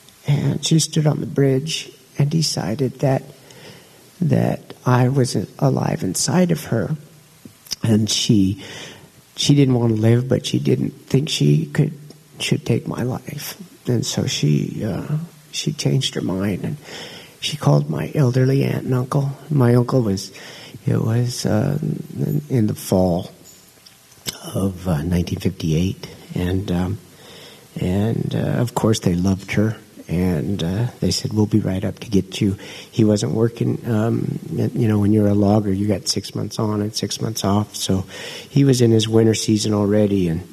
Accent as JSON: {"language": "English", "town": "Mount Shasta", "region": "California", "country": "United States", "tie": "born there", "said": "I was born in Mount Shasta."}